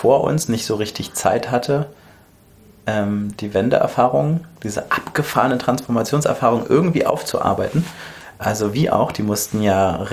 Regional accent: Neuenhagen bei Berlin, Brandenburg, Germany; Ich komme aus Neuenhagen bei Berlin, das ist ein Vorort.

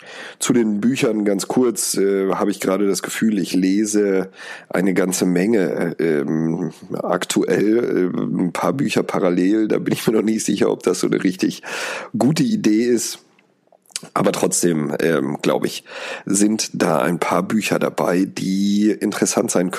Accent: Oberfeischede, North Rhine-Westphalia, Germany; aus Oberfeischede, dem kleinen Ort, wo ich herkomme.

